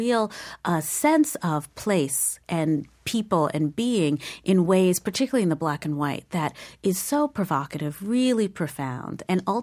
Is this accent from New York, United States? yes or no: yes; Queens, New York, United States; Queens, in St. Albans, Queens, with photographs around my home of my father's childhood in Harlem